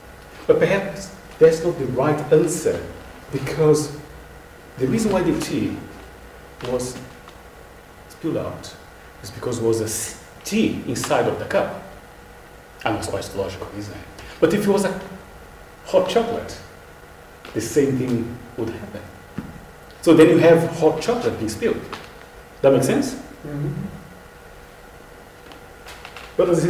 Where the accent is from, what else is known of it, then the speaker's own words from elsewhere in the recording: Brazil; English is a second language; I believe since last time I came here, about 3 months ago, I went back to Brazil. I went to see my family and friends